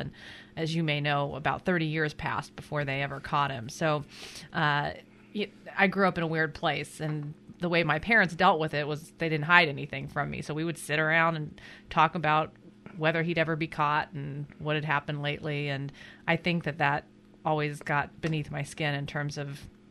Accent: Wichita, Kansas, United States; also born or lived in Florida; Yeah, I grew up in Wichita, Kansas, and my parents moved our family there from southern Florida in 1977, I guess it was.

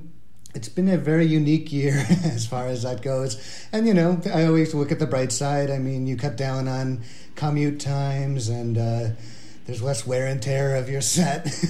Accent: Corvallis, Oregon, United States; Yeah, Corvallis is a very, very predominantly white community. I had a kind of a nice little bubble of the university and academia surrounding me.

